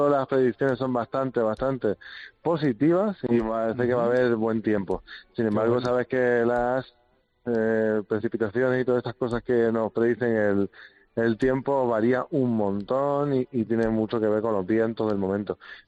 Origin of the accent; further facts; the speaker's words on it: Granada, Andalusia, Spain; yo soy de Granada, no soy de Mijas, pero aún así, ya 3 años trabajando ahí